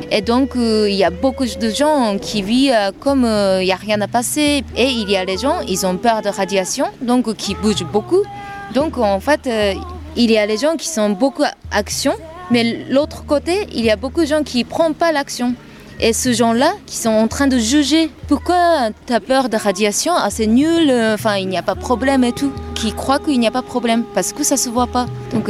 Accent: Japan; French is a second language; moved away as an adult; now in Saint-Affrique, France; J'habite à Sainte-Afrique maintenant et je viens de Japon et enchantée.

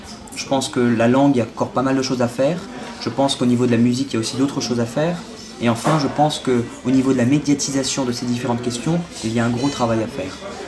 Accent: France; Et nous, on est français, donc on est libre

